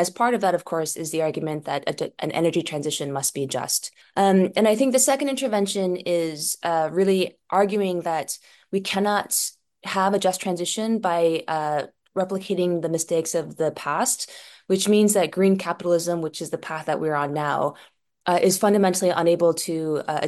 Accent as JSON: {"language": "English", "country": "United States", "said": "And so I thought, as an American, I should really try to make things better in the US."}